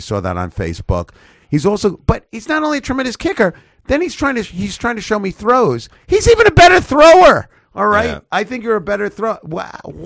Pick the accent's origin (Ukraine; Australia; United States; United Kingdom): United States; Brooklyn, New York; I'm from Brooklyn, all right. I think I know good pizza